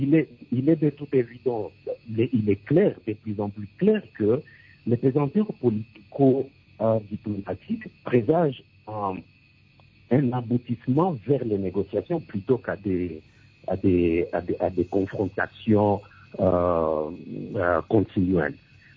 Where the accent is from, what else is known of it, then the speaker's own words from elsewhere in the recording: DR Congo; la République démocratique du Congo aujourd'hui, et je confirme que je suis congolais